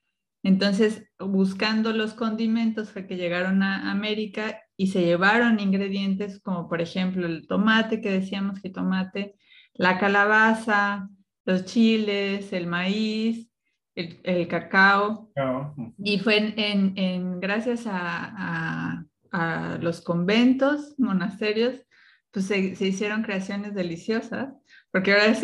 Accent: State of Mexico, Mexico; cuando era niña y vivíamos en el Estado de México con mis papás.

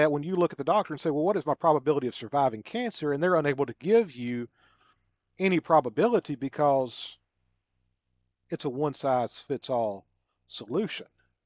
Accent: the South, United States; accent: Southern; Now, growing up in the South, I get made fun of my accent from time to time. Now, I'm proud of my Southern accent

